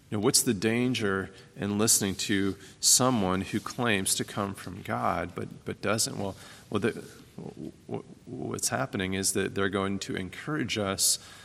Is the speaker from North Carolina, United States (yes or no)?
no; Pittsburgh, Pennsylvania, United States; You know, growing up in Pittsburgh, the Steelers were on the radio, and they had this great local broadcast team, a very Pittsburgh-esque team